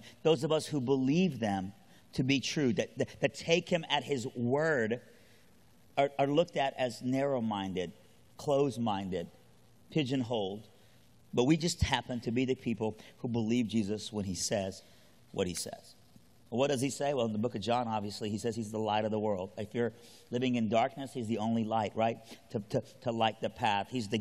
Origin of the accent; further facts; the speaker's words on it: Lynchburg, Virginia, United States; but I'm a Southerner. And honestly, what we call what we're about to read is in the South is fighting words, y'all.